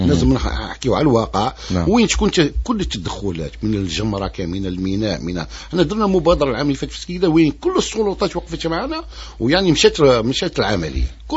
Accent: Algeria; ولا احنا كجزائريين رانا نستهلكوا البطاطا

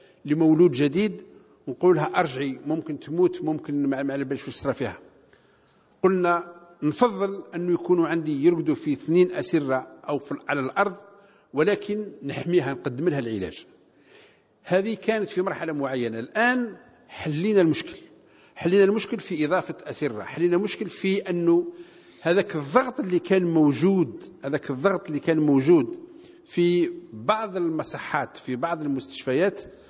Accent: Algeria; إحنا جزائريين

